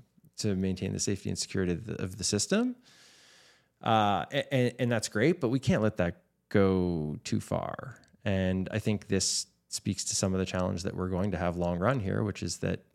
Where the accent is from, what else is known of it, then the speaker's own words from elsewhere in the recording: Canada; Ultimately, we're all Canadian and we all want to see our financial services continue to sector continue to grow